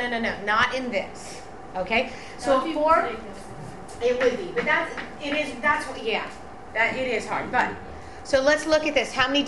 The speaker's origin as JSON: {"language": "English", "region": "Delaware", "country": "United States", "tie": "born or raised there", "lives_now": "New Jersey, United States", "said": "When I was growing up in Delaware, there was one area code, 302. That was it. In New Jersey, when I first moved here, there were three area codes."}